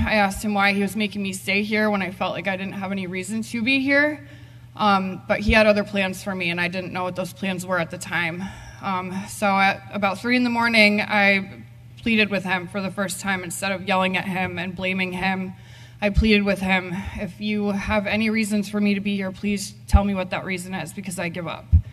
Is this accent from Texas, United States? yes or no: no; Connecticut, United States; I am 33 years old. I am originally from Connecticut